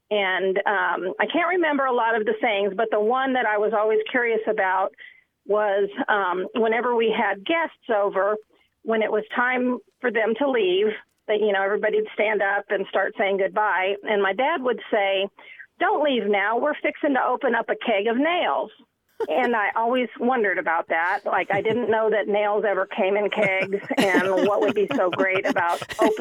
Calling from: Huntsville, Alabama, United States; I'm calling from the Rocket City, Huntsville, Alabama.

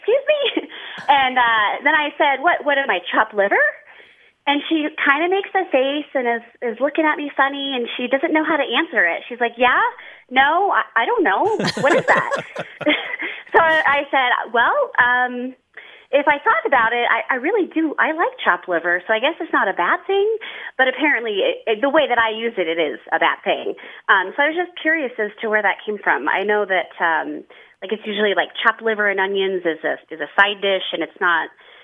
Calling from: Reno, Nevada, United States; I'm calling from Reno, Nevada.

